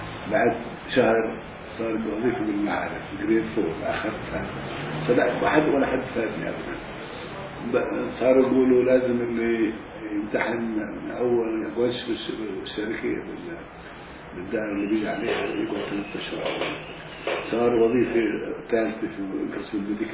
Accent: Gaza Strip, Palestine; أنا فلسطيني وين ساكن ومخيم الشاطئ

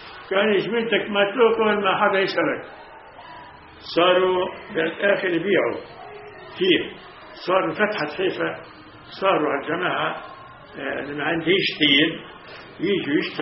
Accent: Palestine; سموها عندنا في فلسطين فقوس

